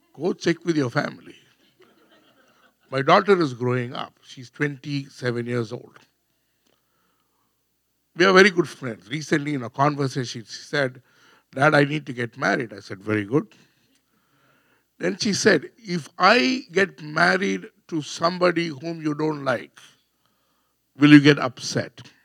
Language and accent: English; India; So in India, I'm an Indian man. In India, it's very different.